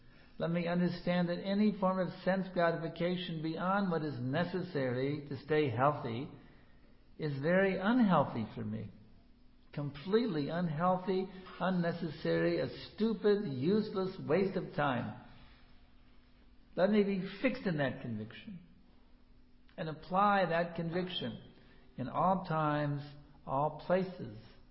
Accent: Texas, United States; It's like, I come from Texas, and we have these huge hurricanes. They come on the Gulf of Mexico, humongous storms.

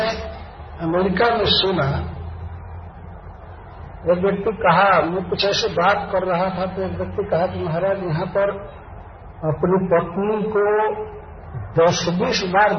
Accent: India; और हम इंडियन लोगों के लिए कुछ नई चीज है

